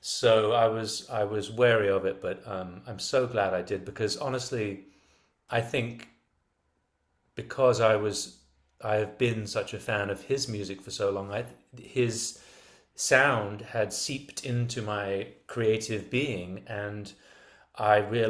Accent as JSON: {"language": "English", "region": "England", "country": "United Kingdom", "said": "because again, I'm so English, and it makes me uncomfortable to cross the line"}